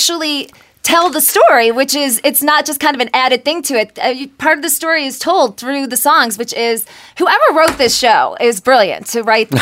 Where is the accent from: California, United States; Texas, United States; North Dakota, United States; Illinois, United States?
Illinois, United States; Chicago; also born or lived in Cleveland; I grew up in Cleveland and Chicago, and went to school at Loyola and lived there for years.